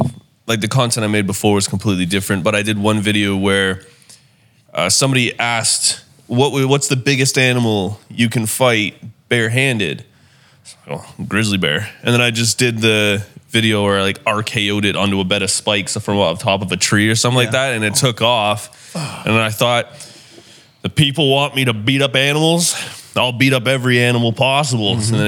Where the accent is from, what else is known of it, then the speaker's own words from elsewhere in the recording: Canada; I am from Canada.